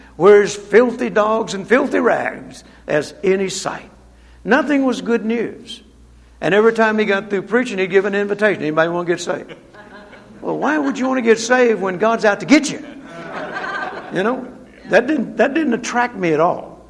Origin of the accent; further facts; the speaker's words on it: Louisiana, United States; also born or lived in Mississippi; I was born in Mississippi. I grew up in Louisiana, and in both cases in a rural area.